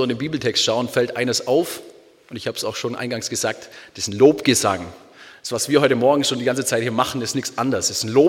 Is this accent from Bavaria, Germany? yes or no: yes; Bavaria, Germany; now in Tübingen, Germany; in Tübingen studieren und wohnen. Im wunderschönen kleinen Städtchen Tübingen, muss ich dazu sagen. Und als waschechter Allgäuer hat man da schon seine liebe Not damit, weil im Winter hat es einfach keinen Schnee.